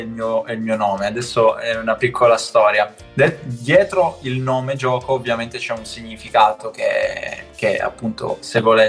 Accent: Settimo Torinese, Piedmont, Italy; vengo da Settimo in provincia di Torino. Ho 20 anni

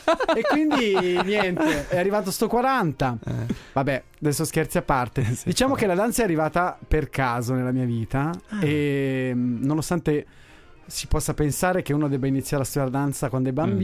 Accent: Ivrea, Piedmont, Italy; born there; Io sono nato ad Ivrea.

